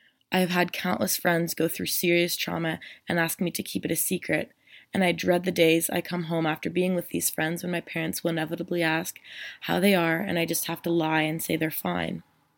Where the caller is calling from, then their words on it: Ontario, Canada; I'm from Ontario